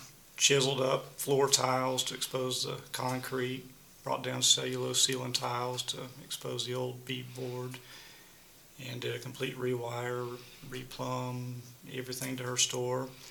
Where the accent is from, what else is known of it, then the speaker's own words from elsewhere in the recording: Georgia, United States; We are from Cobb County, so since 2003 I've had a heating and air business out of the West Cobb area.